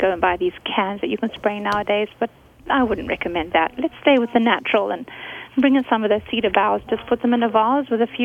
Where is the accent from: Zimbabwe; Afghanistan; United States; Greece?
Zimbabwe; No, I'm actually from Zimbabwe.